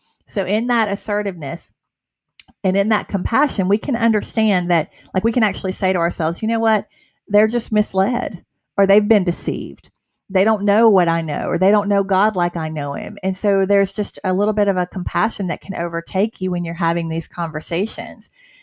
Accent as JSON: {"language": "English", "town": "Atlanta", "region": "Georgia", "country": "United States", "tie": "born or raised there", "said": "which y'all knew I grew up in Buckhead and in Atlanta, and I worked in Buckhead in my early adult years."}